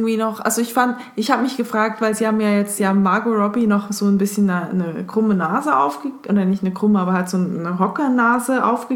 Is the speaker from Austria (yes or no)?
no; Switzerland; ich als Schweizerin